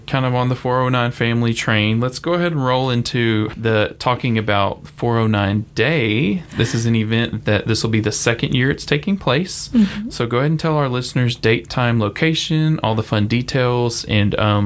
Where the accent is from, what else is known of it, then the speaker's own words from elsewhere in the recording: Beaumont, Texas, United States; 2016, we landed back where it all started here in Southeast Texas, and I was excited to rediscover my hometown with kids in tow.